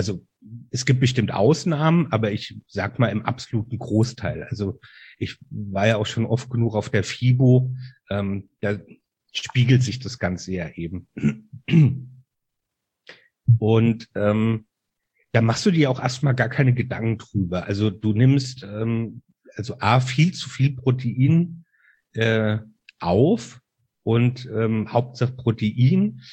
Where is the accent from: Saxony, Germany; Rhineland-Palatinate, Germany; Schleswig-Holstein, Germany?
Rhineland-Palatinate, Germany; Mainz; Ich bin ein echter Mainzer-Bub, also Mainzer, und mit Leib und Seele Rheinhesse. Werde 48 Jahre alt.